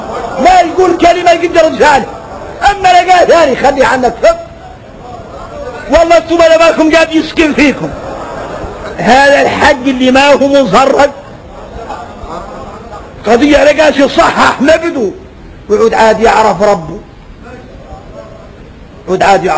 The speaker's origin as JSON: {"language": "Arabic", "country": "Mauritania", "said": "واحنا موريتاني قاع ما عين علينا موريتاني"}